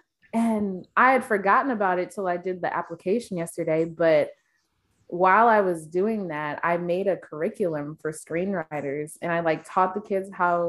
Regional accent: Clarkston, Michigan, United States; I'm from Clarkston, Michigan. Very small town that like nobody knows unless you're from Michigan and like played our basketball team.

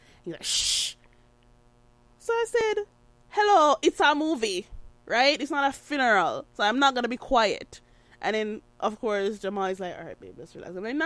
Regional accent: Jamaica; now in Canada; I am a Jamaican woman who grew up in Jamaica before I moved to Canada. All right. In Jamaica, as with everything we do, we are a vibrant people.

